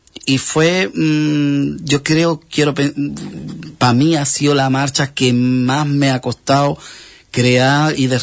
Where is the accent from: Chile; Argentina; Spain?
Spain; Isla Cristina, Andalusia; es mucho orgullo y me engrandece que mis marchas nazcan en Isla Cristina, que yo las haga en Isla Cristina y que lleven el sello propio de mi pueblo de Isla Cristina.